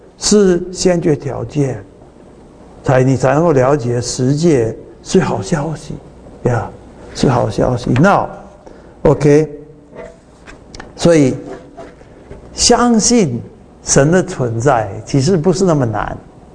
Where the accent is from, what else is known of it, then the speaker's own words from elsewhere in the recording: United States; Chinese is a second language; 这个有这个中文的单字太多啊，所以我们美国人学中文那么麻烦啊